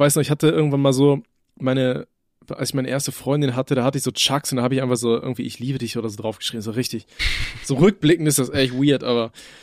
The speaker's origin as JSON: {"language": "German", "region": "North Rhine-Westphalia", "country": "Germany", "said": "bei uns in NRW"}